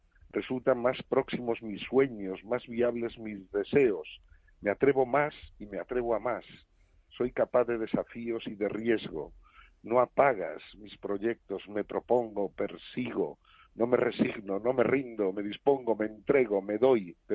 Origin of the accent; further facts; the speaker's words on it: A Pobra de Trives, Galicia, Spain; Yo soy gallego, urensano, de Pobra de Trives, y quiero que ese sentidiño guíe mis pasos en la vida.